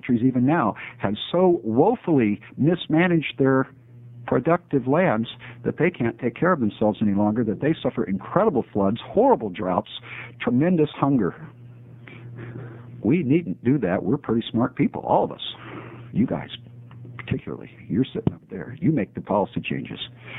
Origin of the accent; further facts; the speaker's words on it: Medford, Oregon, United States; I'm from the Medford area, where trees grow a lot slower than they do up here in the rainy north.